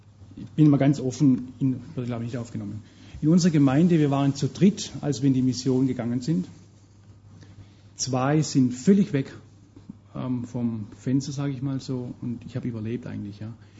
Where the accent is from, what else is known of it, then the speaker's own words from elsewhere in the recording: Heilbronn, Baden-Württemberg, Germany; Wenn ich eine Stadt nehme in Heilbronn, meine Heimatstadt, hat 100.000 Einwohner